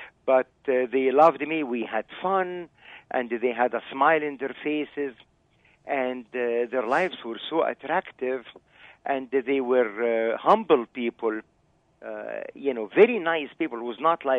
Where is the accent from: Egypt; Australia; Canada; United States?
Egypt; I was born and raised in Egypt with Muslims, my neighbors